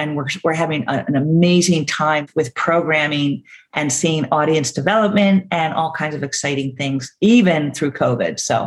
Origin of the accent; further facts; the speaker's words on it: New York, United States; because, you know, growing up in New York, my parents were so great.